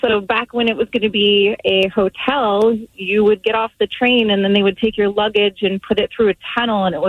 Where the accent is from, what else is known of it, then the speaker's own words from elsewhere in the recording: Boulder, Colorado, United States; I grew up in Boulder, Colorado, and it was my favorite movie when it came out.